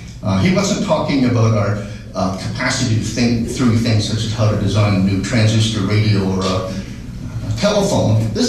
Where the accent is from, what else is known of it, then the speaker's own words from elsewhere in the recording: Canada; when I introduce myself in international circles as a Canadian, people back off.